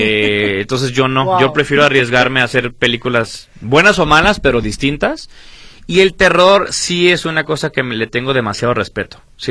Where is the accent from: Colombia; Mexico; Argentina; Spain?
Argentina; Yo creo que soy tan argentino, como digo por ahí, que soy tan tanguero, que me encanta el sufrimiento.